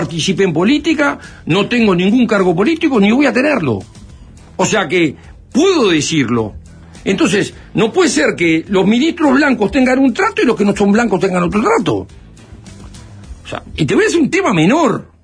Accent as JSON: {"language": "Spanish", "country": "Uruguay", "said": "como uruguayo e integrante de la coalición"}